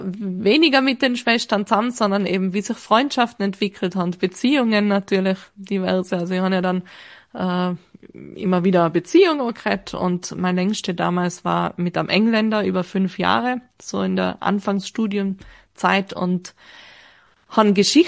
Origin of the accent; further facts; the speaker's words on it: Tyrol, Austria; ich bin ja dann in Tirol eben aufgewachsen, also ich bin Tirolerin.